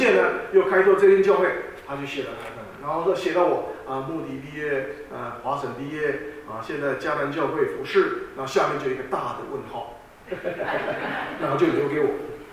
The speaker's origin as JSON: {"language": "Chinese", "country": "Taiwan", "moved": "yes", "lives_now": "United States", "said": "1977年，我们从台湾移民来到美国的时候"}